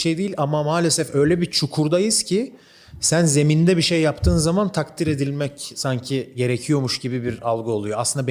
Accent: İzmit, Kocaeli, Turkey; Ben zaten İzmitliyim. Zaten bir körfezde büyüdüm zaten.

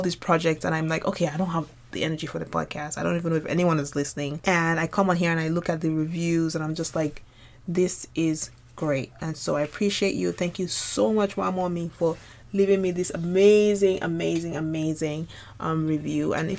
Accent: Lagos, Nigeria; So we're driving home and I was telling Ade that we grew up in Lagos, and I was like, you know how Christmas time there's no traffic in Lagos and stuff like that.

